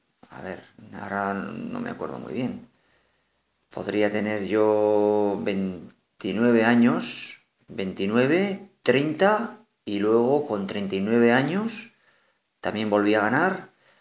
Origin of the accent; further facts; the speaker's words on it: La Rioja, Spain; tengo 46 años y bueno, soy de La Rioja